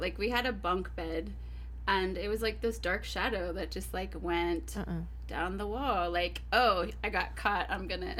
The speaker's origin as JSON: {"language": "English", "region": "Washington", "country": "United States", "tie": "born or raised there", "also_born_or_lived": "California, United States", "said": "No, I was born in Cali, but I was raised in Washington State."}